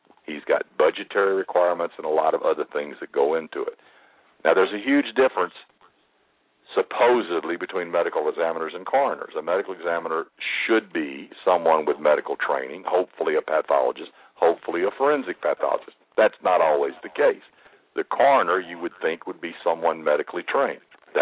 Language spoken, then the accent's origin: English; Huntsville, Alabama, United States; In my hometown of Huntsville, Alabama